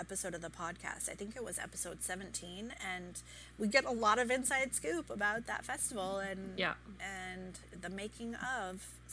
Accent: Tacoma, Washington, United States; And the first show is going to be in my hometown of Tacoma.

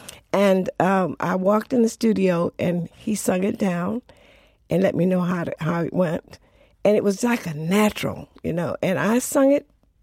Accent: Alabama, United States; born there; I was born in Alabama. We had no music. We'd sit on our porch at night and she would read us the Bible.

